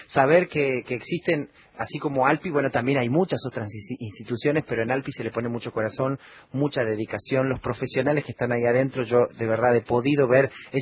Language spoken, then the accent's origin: Spanish; Salta, Argentina; Yo soy salteño, sí.